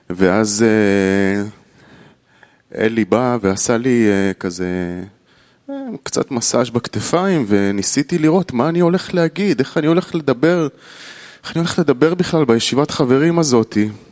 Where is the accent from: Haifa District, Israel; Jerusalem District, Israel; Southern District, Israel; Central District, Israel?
Central District, Israel; Petah Tikva; מפתח תקווה ישראל